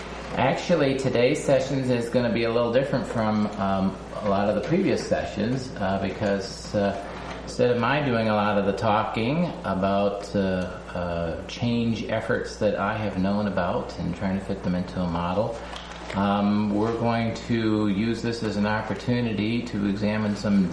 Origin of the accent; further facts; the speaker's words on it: Chicago, Illinois, United States; moved away as an adult; now in Decorah, United States; I was born and raised in Chicago and did most of my work in low-income grassroots communities in Chicago for 20 years, and then 6 years ago, my family moved to rural Iowa, to Decorah, Iowa.